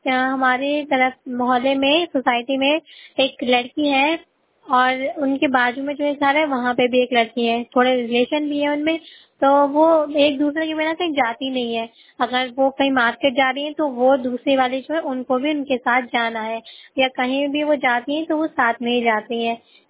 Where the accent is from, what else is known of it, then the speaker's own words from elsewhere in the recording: Bareilly, Uttar Pradesh, India; और मैं बरेली हाजीपुर से हूँ।